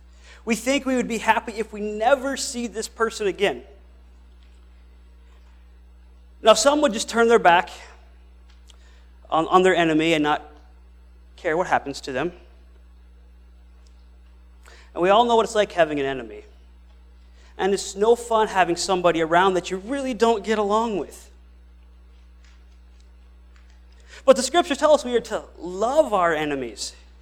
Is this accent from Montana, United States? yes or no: yes; Miles City, Montana, United States; I'm from Miles City, Montana.